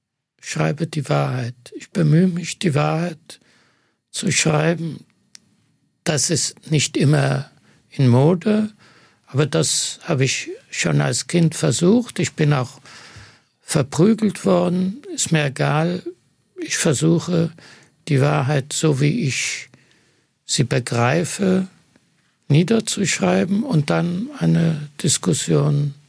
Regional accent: Ichenhausen, Bavaria, Germany; also born or lived in Israel; Wir kommen aus Ichenhausen, also zwischen Augsburg und Ulm, bayerischen Schwaben.

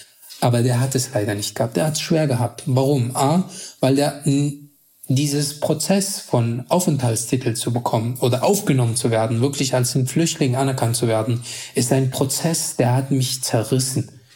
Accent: Afghanistan; Also ich bin in Afghanistan nebenbei zur Schule gegangen, also gearbeitet den ganzen Tag und nebenbei zur Schule gegangen

